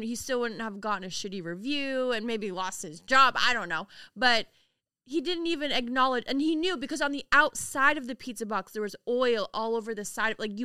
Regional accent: Spencer, Massachusetts, United States; I'm from Spencer, Massachusetts, you guys. Middle of nowhere.

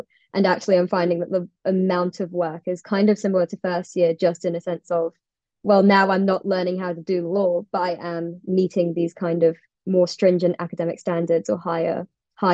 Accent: Australia; also born or lived in Singapore; I'm from Australia and Singapore.

